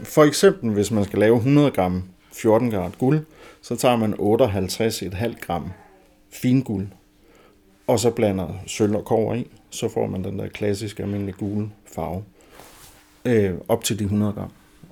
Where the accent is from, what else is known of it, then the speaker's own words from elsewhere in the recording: Kalundborg, Zealand, Denmark; jeg er gammel Kalundborg-dreng, og jeg er vild med min by, og jeg har stor kærlighed til den.